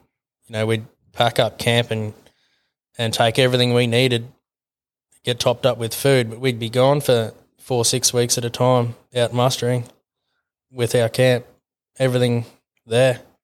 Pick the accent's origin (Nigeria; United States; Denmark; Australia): Australia; Victoria; now in Charters Towers, Australia; Born and bred in Victoria originally. Now reside in Charters Towers